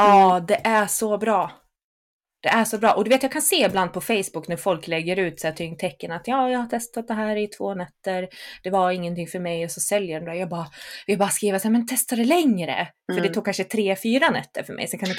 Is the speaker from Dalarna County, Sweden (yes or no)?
yes; Gustavs, Dalarna County, Sweden; jag är ju härifrån. Jag är ju från ett litet ställe då som heter Gustavs.